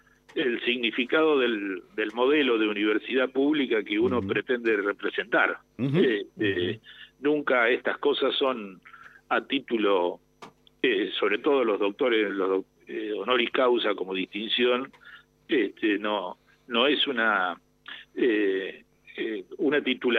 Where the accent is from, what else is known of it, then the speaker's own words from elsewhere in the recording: San Pedro, Buenos Aires Province, Argentina; now in La Plata, Argentina; Sí, yo soy de San Pedro, de provincia de Buenos Aires.